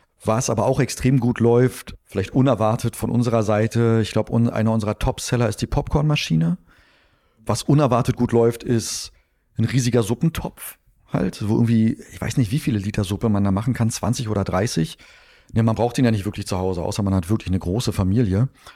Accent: Berlin, Germany; Ich habe als Jugendlicher in Marzahn, wo ich groß geworden bin, kurze Zeit lang eine Bibliothek benutzt.

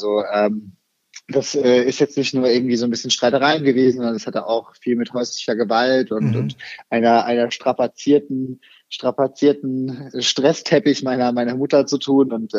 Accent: Würzburg, Bavaria, Germany; Ich selber war, seit ich 12 war, eigentlich immer mal wieder im Spielhaus, hieß das bei uns in Würzburg

